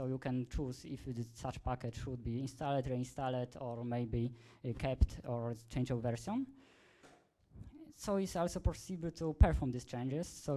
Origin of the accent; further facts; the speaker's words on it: Poland; English is a second language; I'm from Poland